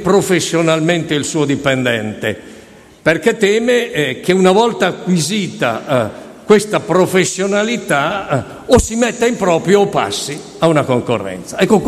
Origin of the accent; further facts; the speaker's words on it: Sesto San Giovanni, Lombardy, Italy; Io sono di Sesto San Giovanni, cittadella dell'acciaio durante il fascismo, Stalingrado d'Italia nel dopoguerra